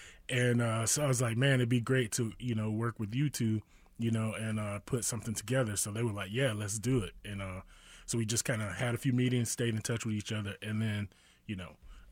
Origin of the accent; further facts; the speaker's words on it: Waynesboro, Georgia, United States; now in Kansas City, United States; I'm originally from Waynesboro, Georgia. It's a little small country town, like two red lights.